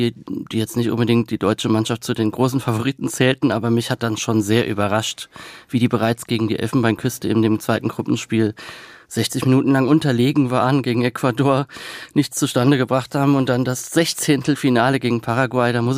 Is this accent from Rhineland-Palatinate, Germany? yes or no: yes; Rhineland-Palatinate, Germany; accent: Palatine German; Ich kann natürlich auch Pelsisch babbeln, aber dann verstehen die meisten Leute mich nicht mehr.